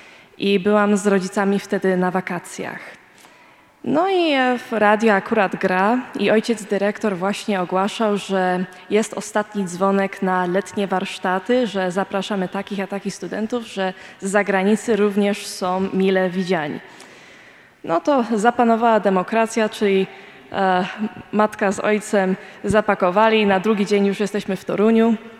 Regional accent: Canada; witam bardzo serdecznie. Jeśli ktoś nie wierzy, że jestem z Kanady, well, I hope my English will convince you otherwise.

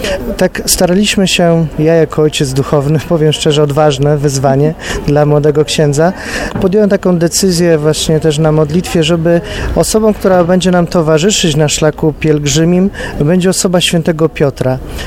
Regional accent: Kalisz, Greater Poland Voivodeship, Poland; Pochodzę z Kalisza, więc moje serce bije w rytm kaliskich grup

